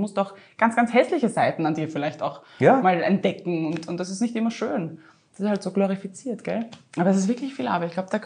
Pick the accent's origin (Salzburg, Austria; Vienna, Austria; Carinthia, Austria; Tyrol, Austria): Vienna, Austria; Als Wiener Kind bin ich dort unterwegs.